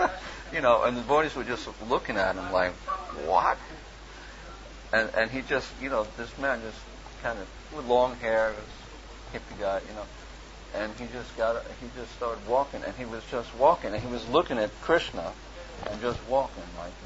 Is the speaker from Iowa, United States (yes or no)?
no; New York, United States; because I'm from New York and, you know, work in Texas and people speak in such a way.